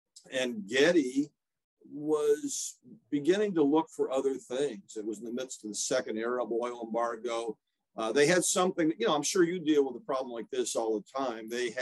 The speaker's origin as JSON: {"language": "English", "town": "Eglin Air Force Base", "region": "Florida", "country": "United States", "tie": "born there", "said": "Well, no. I was born on Eglin Air Force Base and moved around a lot. But we were in New England at that point."}